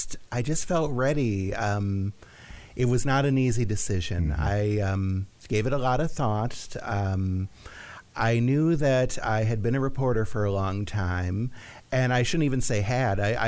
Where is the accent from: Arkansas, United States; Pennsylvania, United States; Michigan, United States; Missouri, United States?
Michigan, United States; I'm from Michigan